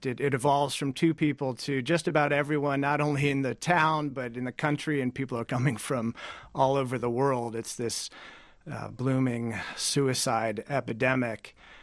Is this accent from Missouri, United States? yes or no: no; Cleveland, Ohio, United States; now in West Virginia, United States; I grew up in Cleveland, so I know Ohio well.